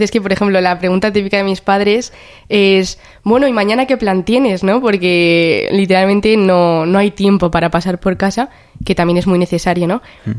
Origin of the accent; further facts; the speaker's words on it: San Fernando de Henares, Community of Madrid, Spain; tengo 21 años y estudio Derecho y ADE aquí en Alcalá. Y nada, soy de San Fernando de Henares y de la parroquia Santos Juan y Pablo.